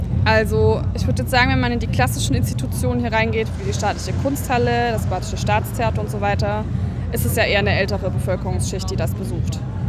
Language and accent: German; Karlsruhe, Baden-Württemberg, Germany; born there; Bin auch gebürtige Karlsruherin, deswegen kenne ich so ein bisschen die Kulturszene in Karlsruhe.